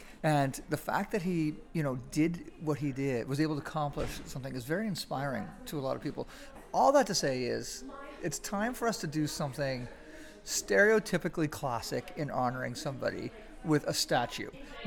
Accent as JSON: {"language": "English", "country": "Canada", "said": "the fact that we are Canadian"}